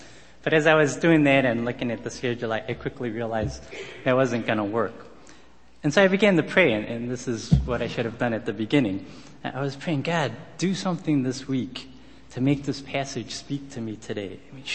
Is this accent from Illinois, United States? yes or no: no; Texas, United States; I'm from Texas. I came from Texas, so something good can come out of Texas.